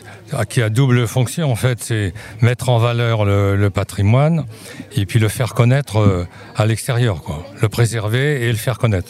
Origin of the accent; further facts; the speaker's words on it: France; born there; moi j'habite dans la Vallée du Loir depuis très très très longtemps. Je suis né dans la Vallée du Loir